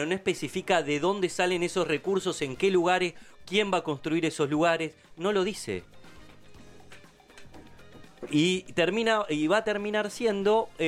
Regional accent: Gorina, Buenos Aires, Argentina; en mi pueblo, Gorina.

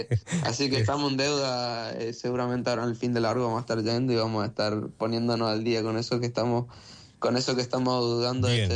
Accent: Esquina, Corrientes, Argentina; a Corrientes y a Esquina, sobre todo, la cual es de donde soy, estoy muy orgulloso de eso.

